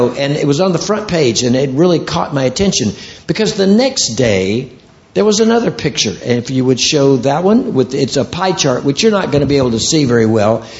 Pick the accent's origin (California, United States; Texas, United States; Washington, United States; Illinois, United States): California, United States; San Diego; I'm from San Diego, California, and I have the privilege of ministering all over the world.